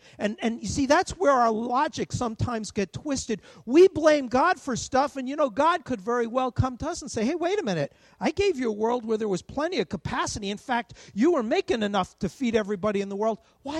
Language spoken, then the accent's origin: English; New Jersey, United States; accent: New Jersey; I was asked for my passport two or three times because I was from New Jersey. They heard the accent.